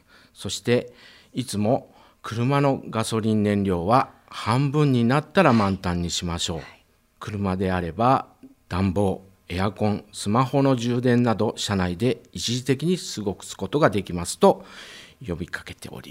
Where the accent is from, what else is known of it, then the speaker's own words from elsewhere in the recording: Seto, Aichi, Japan; 私も、瀬戸で生まれ育った64歳です。